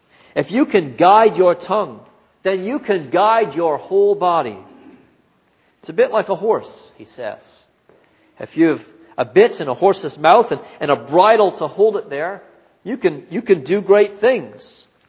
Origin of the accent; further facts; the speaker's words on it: Canada; Growing up in Canada, my family traveled mostly every summer to a vast, wild space in the north, a provincial park